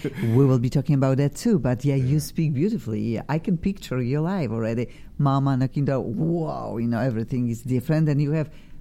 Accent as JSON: {"language": "English", "country": "Poland", "second_language": "English", "said": "I am from Poland"}